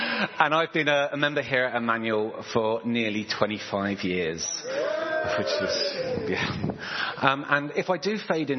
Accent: Melksham, South West England, United Kingdom; moved away as an adult; I was originally from Melksham in Wiltshire in the southwest of England. And I came up here in about the year 2000 to study physics and astronomy

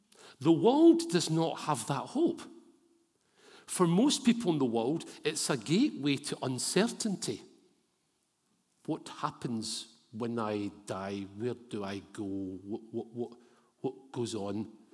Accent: Scotland, United Kingdom; My identity is not in being Scottish.

